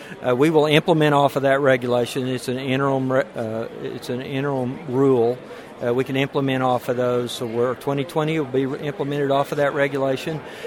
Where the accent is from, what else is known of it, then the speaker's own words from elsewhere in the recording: Anadarko, Oklahoma, United States; moved away as an adult; also born or lived in Louisiana; I was raised in Southwest Oklahoma, Anadarko. Spent the bulk of my career in the western side of Oklahoma, and then the state office in Stillwater, working with the conservation programs. Left in 2007, went to Louisiana